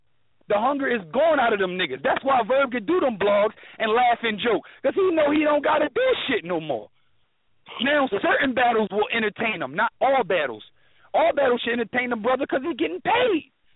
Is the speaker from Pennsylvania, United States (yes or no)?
yes; Philadelphia, Pennsylvania, United States; I'm from Philly. If you're not bar heavy, I don't fuck with you.